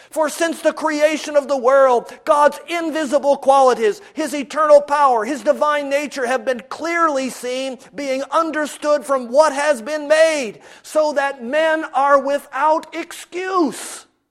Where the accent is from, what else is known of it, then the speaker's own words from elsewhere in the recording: Midwest, United States; Last year in the Midwest, my home state, people who lived in a 100-year floodplain suffered their 100-year flood